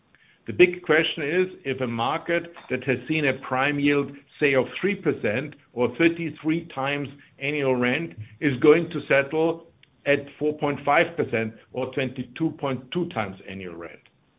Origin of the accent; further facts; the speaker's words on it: Salzburg, Austria; English is a second language; My hometown, Salzburg, with one of the most conservative populations I've ever seen